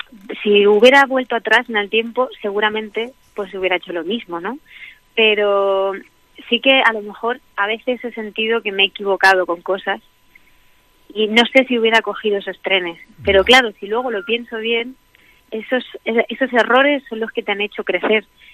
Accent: Albacete, Castilla-La Mancha, Spain; Pero bueno, de mi tierra, sí que de mis platos favoritos, allí son bastante copiosos

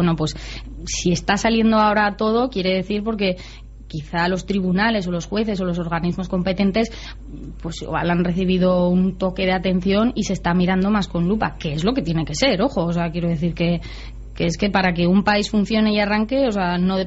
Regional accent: Tudela, Navarre, Spain; yo soy de Tudela, yo soy de La Ribera, yo soy de Navarra, yo soy española

